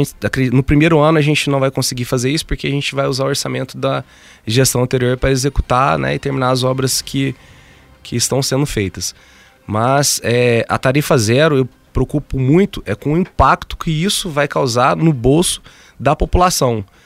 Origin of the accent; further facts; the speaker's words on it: Varginha, Minas Gerais, Brazil; Eu sempre falo para as pessoas, né, quando a gente viaja, a pessoa pergunta, ah, de onde você veio? Da cidade? Ah, de Varginha?